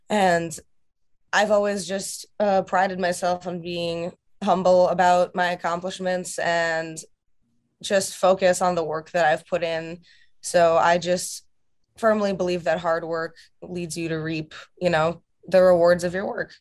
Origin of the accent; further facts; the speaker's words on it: Russia; and even, you know, my home country of Russia